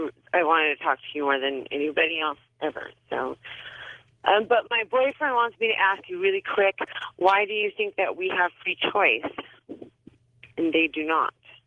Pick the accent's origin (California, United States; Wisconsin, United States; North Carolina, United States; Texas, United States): California, United States; Long Beach; I'm from Long Beach, California.